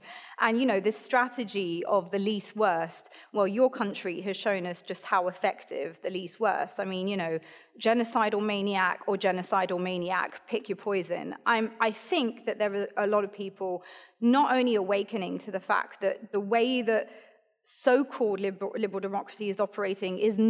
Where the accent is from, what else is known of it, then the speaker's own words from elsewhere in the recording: France; moved away; both in this country, but also my country of origin, France, despite my accent, that is the one.